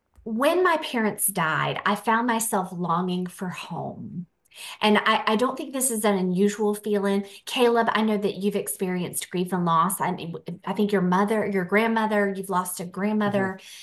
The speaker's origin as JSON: {"language": "English", "region": "Indiana", "country": "United States", "also_born_or_lived": "North Carolina", "said": "I'm from rural Indiana, the west central part of Indiana, but I'm also from North Carolina."}